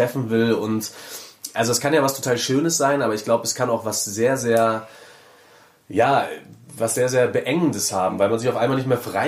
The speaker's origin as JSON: {"language": "German", "town": "Lüdenscheid", "region": "North Rhine-Westphalia", "country": "Germany", "tie": "born or raised there", "said": "ich bin ja in Lüdenscheid aufgewachsen, 80.000 Einwohner irgendwie, also so eine kleine Stadt einfach"}